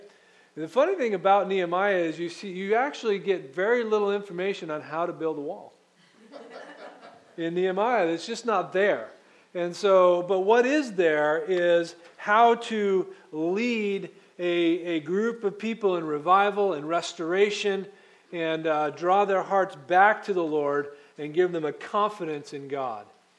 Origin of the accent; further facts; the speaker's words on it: New England, United States; I was raised in New England, and in New England we fix things.